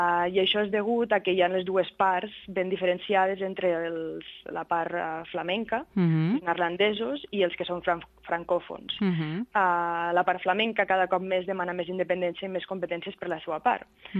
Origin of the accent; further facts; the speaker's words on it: Catalonia, Spain; I quan et presentes com soc catalana, la primera pregunta que et fan és